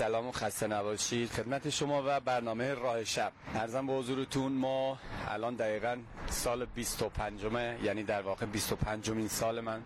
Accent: Eyvan, Ilam, Iran; با افتخار بچه ایلام هستیم

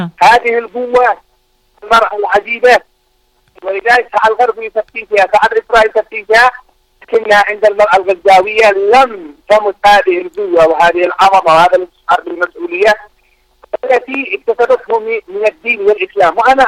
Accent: Yemen; لأنه سبت عظيم عندما سبت عندنا في اليمن

